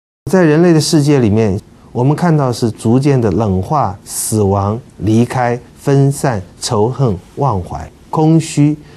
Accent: China; 可以说我们中国人的福禄寿财喜都有。

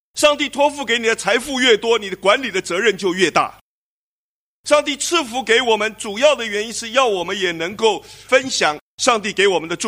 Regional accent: China; 我们还在中国人的新年期间，我们中国人在新年的时候见面常常说恭喜发财

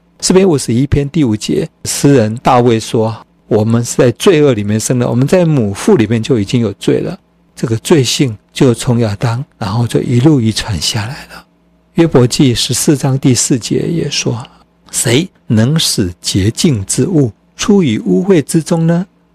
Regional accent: China; 我们中国人讲到罪的时候，常常是在讲那些坏人干的坏事。

